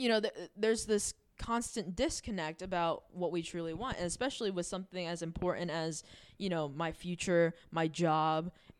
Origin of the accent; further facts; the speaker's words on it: United States; And as an American, I was just like, and as an American, I'm kidding.